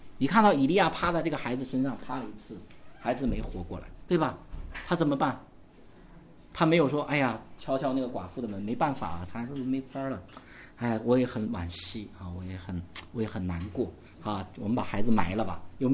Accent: Guangdong, China; 我们广东人就说，哇，又来跟我讲耶稣

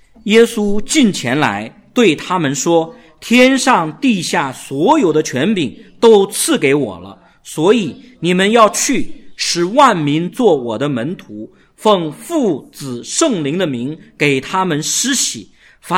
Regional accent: China; 我们中国人经过这几十年的改革开放，我们中国真的是比四十年前富裕太多了

